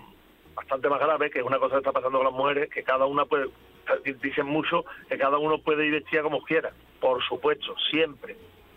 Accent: Seville, Andalusia, Spain; pero oye, yo soy de Triana.

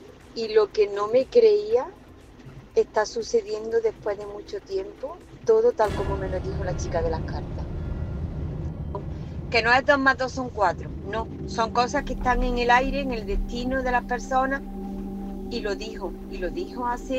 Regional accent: Córdoba, Spain; Yo también soy de Córdoba

